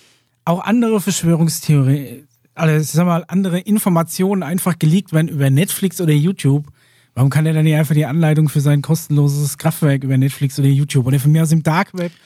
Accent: Bavaria, Germany; Ich komme aus dem Landkreis, ja.

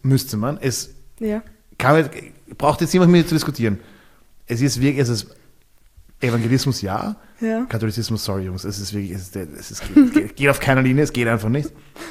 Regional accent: Austria; Wir dürfen als Österreicher gar nicht jetzt mit dem Finger auf andere Länder zeigen.

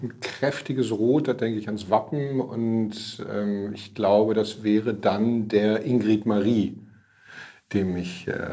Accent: Hamburg, Germany; Also ich bin, ich weiß gar nicht, wie vielte Generation bin ich Hamburger. Ich bin leidenschaftlich gern Hamburger.

